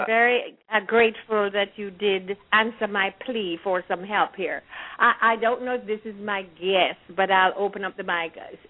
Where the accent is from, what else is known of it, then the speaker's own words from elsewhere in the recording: Kingston, Kingston Parish, Jamaica; born there; We're Kingstonians.